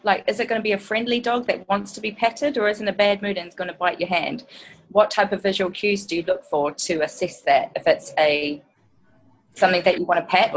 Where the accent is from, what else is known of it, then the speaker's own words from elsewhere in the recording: New Zealand; Well, I'm from New Zealand, so it would have to be fish and chips.